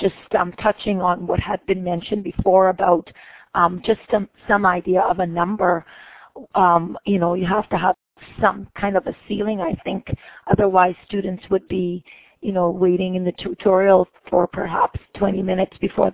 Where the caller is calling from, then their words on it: British Columbia, Canada; I am in British Columbia.